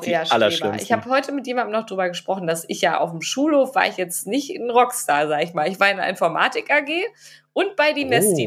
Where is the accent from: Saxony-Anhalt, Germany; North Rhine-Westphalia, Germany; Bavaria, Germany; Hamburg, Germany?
North Rhine-Westphalia, Germany; Münster; born there; ich bin geboren in Münster.